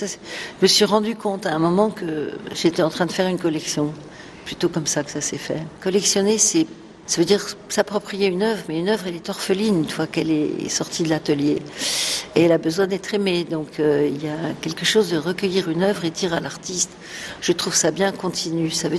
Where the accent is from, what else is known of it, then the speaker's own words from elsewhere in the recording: Versailles, Île-de-France, France; d'être élevée dans le parc de Versailles, puisque je suis née à Versailles, j'allais au parc tout le temps, petite